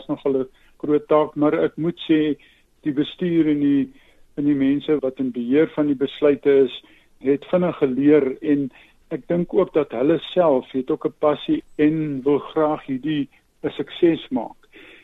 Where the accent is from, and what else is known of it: Uitenhage, Eastern Cape, South Africa; born or raised there